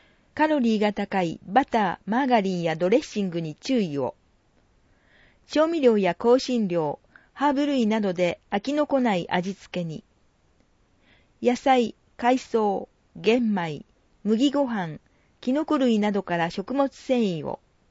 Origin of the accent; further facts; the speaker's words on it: Thailand; Japanese is a second language; moved away as an adult; now in Japan; タイから嫁いできました。タイから日本に来て9年になりました。